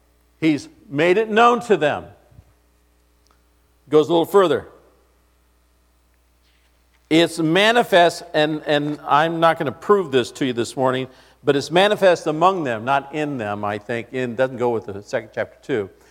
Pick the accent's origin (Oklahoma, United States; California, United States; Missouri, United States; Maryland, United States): Missouri, United States; I'm from Missouri, the show me state, okay?